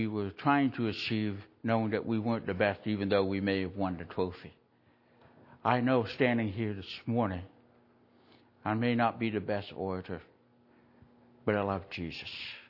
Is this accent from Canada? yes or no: yes; Canada; I grew up in Canada and I played hockey. Of course, you can't be Canadian unless you play hockey.